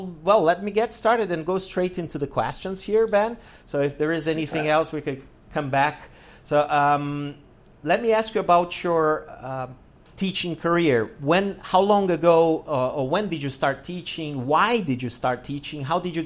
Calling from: Porto Alegre, Rio Grande do Sul, Brazil

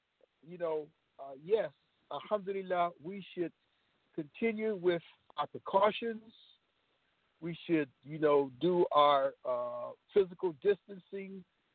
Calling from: Los Angeles, California, United States; And I'm calling from Los Angeles.

